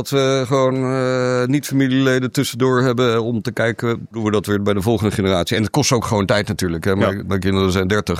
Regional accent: Rotterdam, South Holland, Netherlands; also born or lived in Breda; Ja, geboren in Rotterdam. Gestudeerd in Rotterdam.

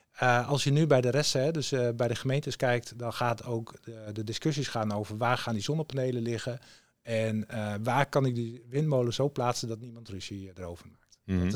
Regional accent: Groningen, Netherlands; Ik kom dan uit Groningen, dus niet uit de Achterhoek.

